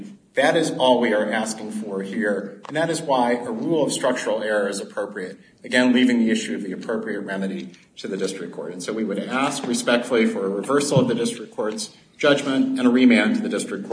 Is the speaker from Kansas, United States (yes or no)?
yes; Kansas, United States; It was a stain on my home state of Kansas